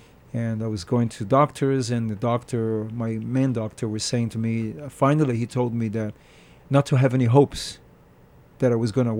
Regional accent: Rio de Janeiro, Brazil; I'm originally from Rio, Rio de Janeiro, Brazil. And, you know, the Brazilians are quite very, I'd say, too much into fitness. So I grew up like that.

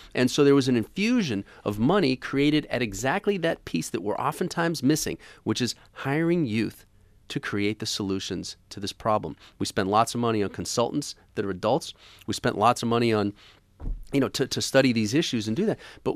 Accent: Boston, Massachusetts, United States; now in Rochester, United States; I'm not from Rochester. I'm originally from Boston.

